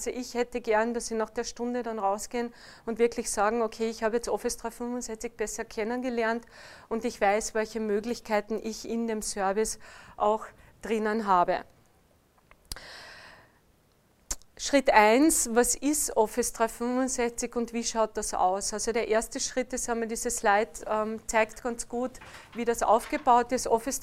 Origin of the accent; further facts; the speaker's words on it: Austria; wie Sie wahrscheinlich hören an meinem Akzent, ich bin nicht aus Deutschland, ich bin aus Österreich.